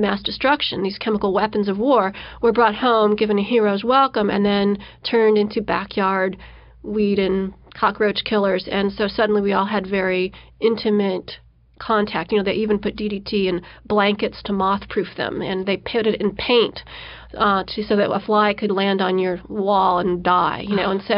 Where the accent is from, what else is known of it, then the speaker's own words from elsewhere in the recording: Illinois, United States; also born or lived in Massachusetts; And then I moved back into my sister's basement in 1994, back in my hometown of Illinois, and tried to deploy whatever skills I had as a kind of environmental detective in my home community.